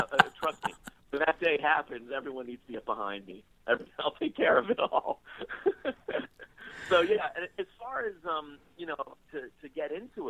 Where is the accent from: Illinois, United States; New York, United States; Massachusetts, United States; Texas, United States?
New York, United States; New York City; I was born in 1970 in New York City and grew up in New York at its worst point, probably one of its worst points